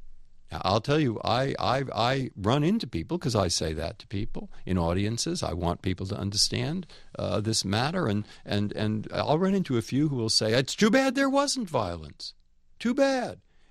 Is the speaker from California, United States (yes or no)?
yes; San Francisco, California, United States; also born or lived in Boston; I grew up in San Francisco. I lived most of my life in Boston.